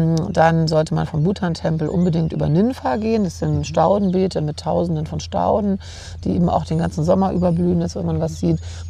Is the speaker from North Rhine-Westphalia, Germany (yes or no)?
no; Munich, Bavaria, Germany; ich komme ja aus München